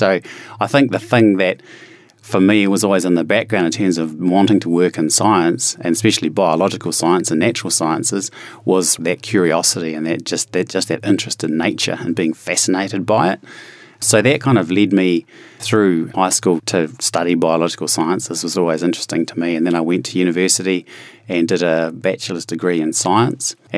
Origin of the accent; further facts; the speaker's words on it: Bay of Plenty, New Zealand; I wasn't brought up with te reo Māori directly, but my mum is Māori and we come from the Bay of Plenty. We're from Ngāti Whakahemo, which is Te Arawa, and Ngāti Pūkeko, which is Ngāti Awa in the Whakatāne.